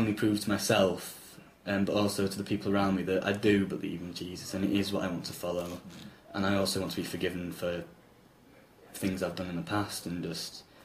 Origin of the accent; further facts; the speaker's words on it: Leeds, Yorkshire and the Humber, United Kingdom; Born in Leeds, right in the centre, and always lived in Headingley, near the rugby stadium.